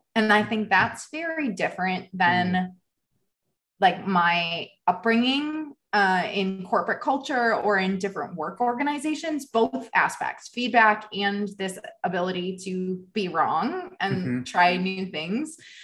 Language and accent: English; Midwest, United States; I grew up in the Midwest. It was very routine.